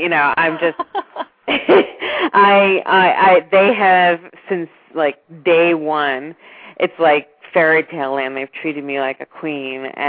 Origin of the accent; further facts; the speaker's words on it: New York, United States; moved away; I come from New York, man. In New York, you have the best kinds of shelters.